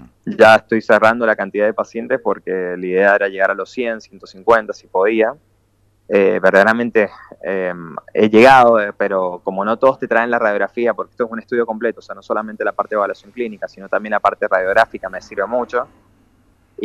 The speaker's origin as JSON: {"language": "Spanish", "country": "Argentina", "said": "soy el único argentino que estoy realizando este máster"}